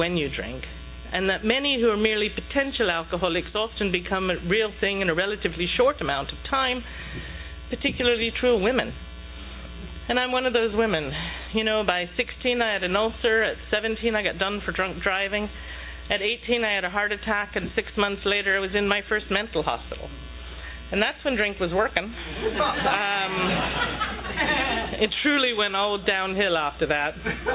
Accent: London, United Kingdom; I was born in London, that'll save you wondering. I grew up in a pub. My grandparents own the pub

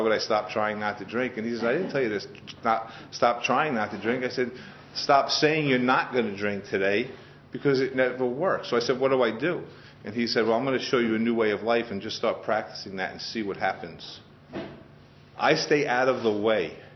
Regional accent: Queens, New York, United States; But yeah, I grew up in Queens, and I was one of those people, obviously, that never felt like I belonged.

